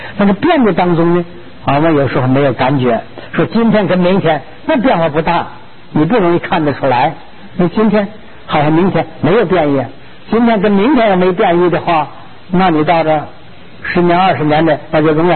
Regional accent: China; 因为我是中国人，中国人听到我们中国发生灾难了，当然是我心里更重一点了。但是我是佛弟子

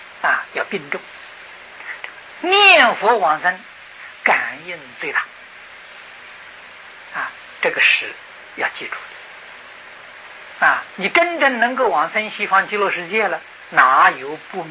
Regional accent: China; 我们中国人常讲忍者寿啊

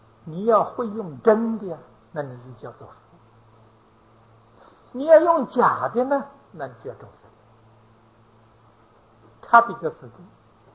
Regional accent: China; 我们中国人讲五行呢，古时候印度人也讲啊

